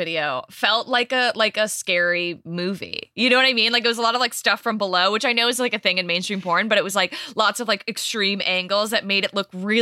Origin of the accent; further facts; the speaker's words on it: Michigan, United States; because I'm from Michigan.